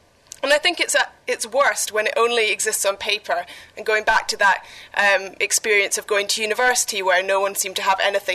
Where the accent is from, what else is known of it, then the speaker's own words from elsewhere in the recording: Edinburgh, Scotland, United Kingdom; also born or lived in London; I'm from Edinburgh, which is a city that has historically had a huge banking industry